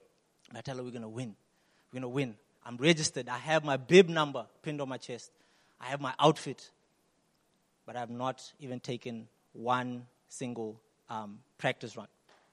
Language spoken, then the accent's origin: English; Kenya; I know I'm Kenyan, for those who know, but I'm not the running type. That's not, there's a different tribe, you know?